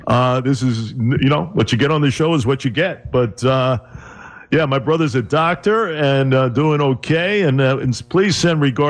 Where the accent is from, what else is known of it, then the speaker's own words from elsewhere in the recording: Bayside, New York, United States; you mentioned Bayside, Queens, another connection, ladies and gentlemen. I grew up there.